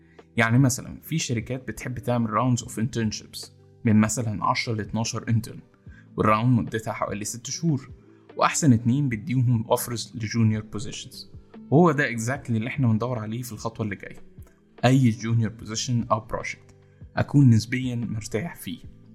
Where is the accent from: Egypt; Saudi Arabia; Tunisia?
Egypt; تاني حاجة ان احنا كمصريين ما عندناش ثقافة النتوركينج قوي